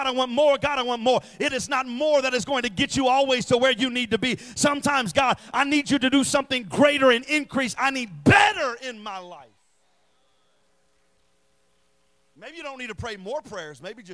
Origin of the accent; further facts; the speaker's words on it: San Antonio, Texas, United States; Come on, I'm from San Antonio, y'all, South Texas.